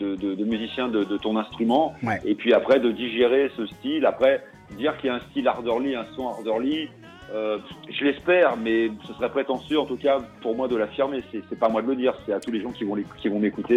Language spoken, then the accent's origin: French; Paris, Île-de-France, France; moi je suis né à Paris, je suis un vrai petit parisien, donc c'est du blues blanc, du blues urbain, parce que j'ai toujours vécu à la ville, à Paris